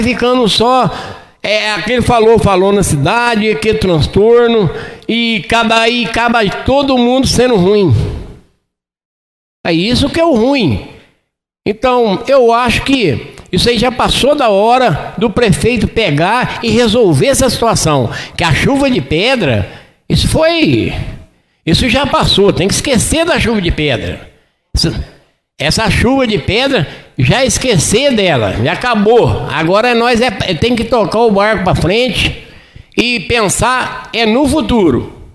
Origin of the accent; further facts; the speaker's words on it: Campos Gerais, Minas Gerais, Brazil; Eu defendo meu Campos Gerais, porque eu sou nascido e criado em Campos Gerais, e quero morrer em Campos Gerais. Quero criar meus netos, criei meus filhos